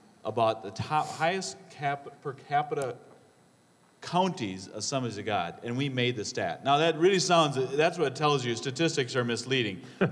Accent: Wisconsin, United States; born there; But we loved Montana, and I was born in Wisconsin.

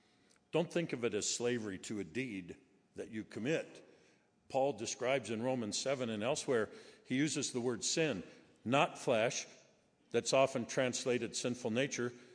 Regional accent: Texas, United States; Before I'm Texan, I'm a follower of Christ. Now that's saying a lot.

